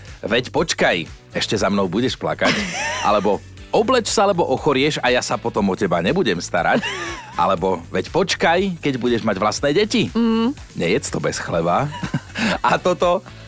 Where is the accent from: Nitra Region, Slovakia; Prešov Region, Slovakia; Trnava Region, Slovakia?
Trnava Region, Slovakia; Trnava; U nás v Trnave sa tiež napríklad toto používalo, že Soňa vyťahuje.